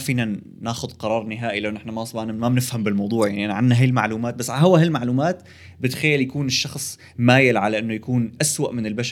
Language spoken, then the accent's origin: Arabic; Syria; now in Canada; فانت يعني مثلا انت لنقول هلا نحن سوريين